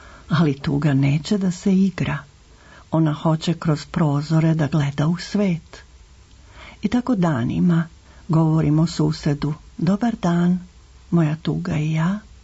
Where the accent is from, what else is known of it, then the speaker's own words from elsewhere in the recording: Senta, Vojvodina, Serbia; born there; also born or lived in Belgrade; Rođena sam u Senti, na severu Vojvodine.